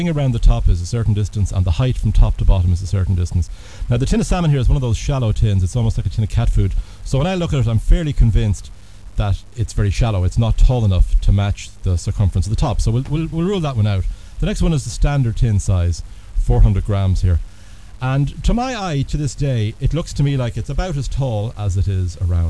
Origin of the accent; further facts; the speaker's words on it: Dublin, Leinster, Ireland; now in United States; I'm a mathematician. I'm from Dublin originally, but based in the US at the moment.